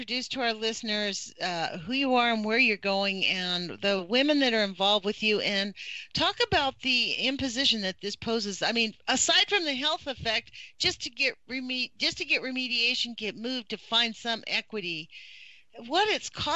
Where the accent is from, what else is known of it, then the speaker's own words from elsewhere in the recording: United States; As an American, I can't tell you how much I'm proud of all of you for having the courage.